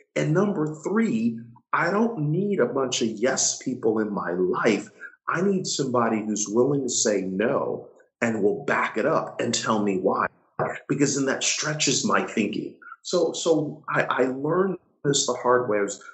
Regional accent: Buffalo, New York, United States; I said, dude, I'm from Buffalo, New York.

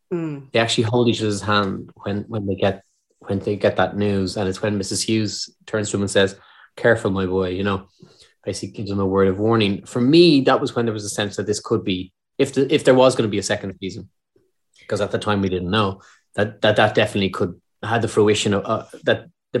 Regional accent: Ireland; now in United Kingdom; being an Irish actor in the UK as well

